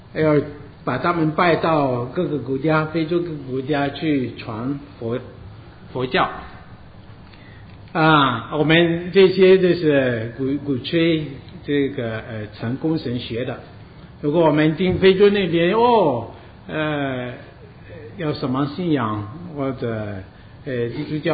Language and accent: Chinese; Togo; 这是我的国家多哥，这个国家，看，这是我的家乡，很小的